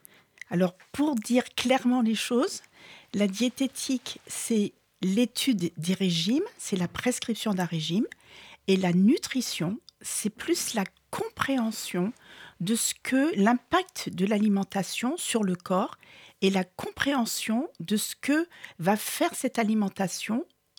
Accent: Martinique, France; peut-être parce que je suis originaire de la Martinique.

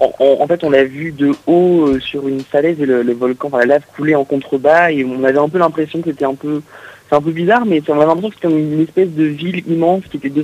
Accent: Réunion; Je suis originaire de La Réunion.

